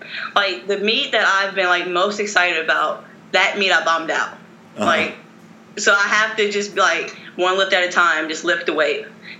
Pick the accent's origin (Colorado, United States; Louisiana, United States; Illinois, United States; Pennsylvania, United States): Louisiana, United States; also born or lived in Virginia; I am from Louisiana, born and raised. Yeah. So my sister's in the military. That's how I ended up in Virginia.